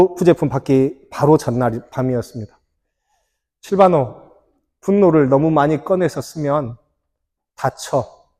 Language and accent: Korean; South Korea; moved away; 그래서 제가 한국 사람이라고 하면 다들 잘 자기들이 생각하는 한국 사람과 제가 너무 다르게 생겨서